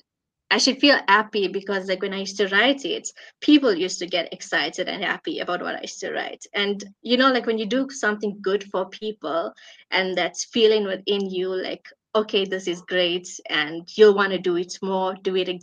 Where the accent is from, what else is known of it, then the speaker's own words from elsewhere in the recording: South Africa; I am from South Africa. And I'm sure y'all have heard about our country.